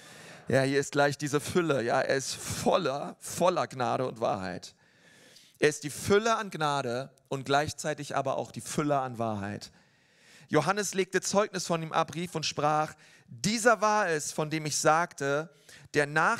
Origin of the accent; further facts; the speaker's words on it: Nuremberg, Bavaria, Germany; Ich komme ja aus Nürnberg, auch von unserer Ecclesia Church.